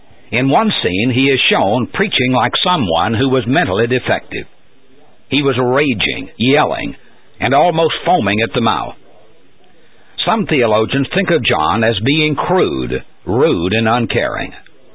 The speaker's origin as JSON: {"language": "English", "region": "Tennessee", "country": "United States", "tie": "born or raised there", "said": "When I was a boy growing up in Middle Tennessee, this little jingle was very popular."}